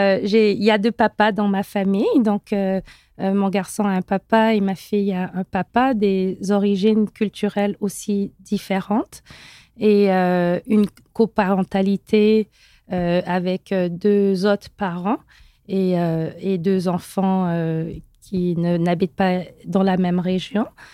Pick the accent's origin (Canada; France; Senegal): Senegal; quand j'étais jeune, j'ai grandi au Sénégal.